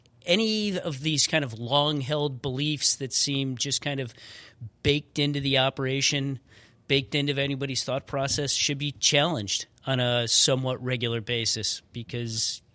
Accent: Buffalo, New York, United States; also born or lived in Colorado; So I went home. I grew up in Buffalo. I went home, kind of did a little bit of community college, worked in the ski shop that I worked in for a while, and a bunch of us that Christmas moved out to Vail.

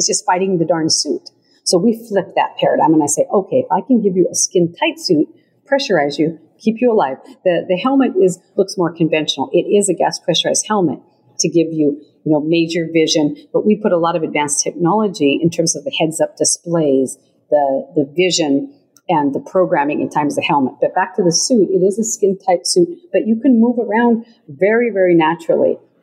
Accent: Rocky Mountains, United States; That helps growing up in the Rocky Mountains and just exploring, you know, beyond you know, your neighborhood and running up the mountain and things like that. So it was a great place to grow up and really within nature.

